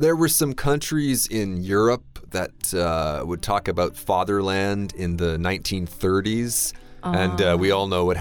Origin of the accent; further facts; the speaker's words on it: Guelph, Ontario, Canada; born there; I was born in Guelph Guelph, Ontario